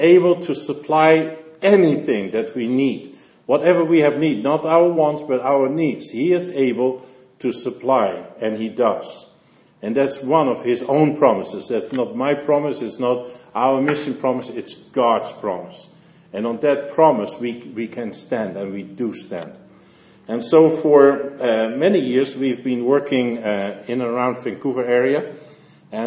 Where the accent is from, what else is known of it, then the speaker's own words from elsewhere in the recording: Netherlands; now in Canada; I'm from Holland, and three of our kids were born in Britain.